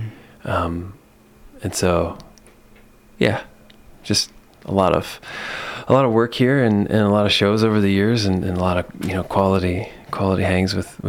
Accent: Kentucky, United States; also born or lived in Elizabethtown; We moved when I was a kid up to Campbell County in northern Kentucky.

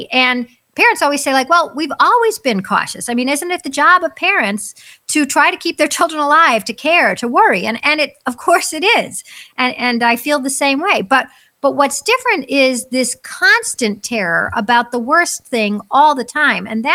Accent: United States; I'm an American, I only speak English.

